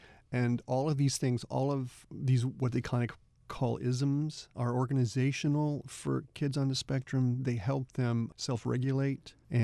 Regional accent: Topeka, Kansas, United States; also born or lived in Cordell, United States / Norman, United States; Well, I grew up in Topeka, Kansas, in Cordell, Oklahoma, Norman, Oklahoma, around that area of the country in different times, different places.

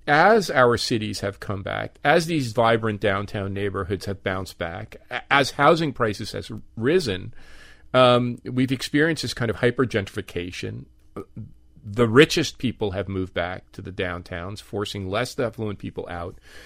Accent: Newark, New Jersey, United States; now in Miami, United States; I grew up in one in Newark. My parents moved to a suburb called North Arlington. My dad was a factory worker.

